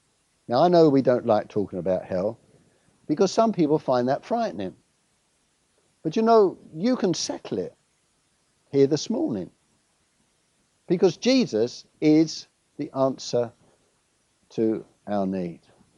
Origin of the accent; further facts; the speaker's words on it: London, United Kingdom; I'm English. I was born in London, born and bred in London, mate.